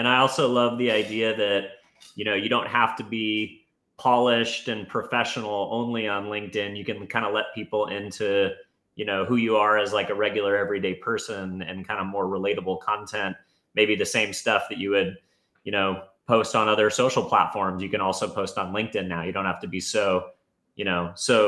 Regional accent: West Coast, United States; I'm from the West Coast.

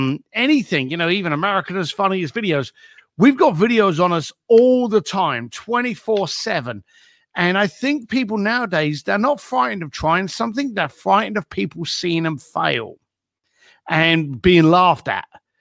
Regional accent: London, United Kingdom; I'm Irish lad from East London, born and raised in a Brick Lane family.

